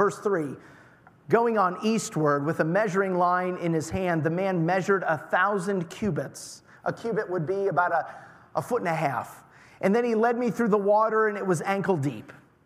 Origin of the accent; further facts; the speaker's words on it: New York, United States; I grew up in Western New York, close to the city, and I had never gone hunting up until the age of 12 or 13. When my parents were divorced, we moved south of Buffalo into the country